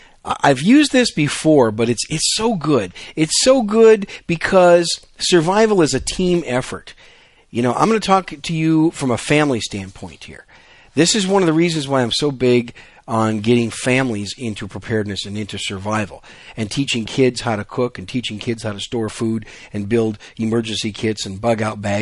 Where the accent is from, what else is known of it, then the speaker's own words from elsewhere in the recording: Wisconsin, United States; I grew up in Wisconsin up north. There's a lot of birchwood trees up there.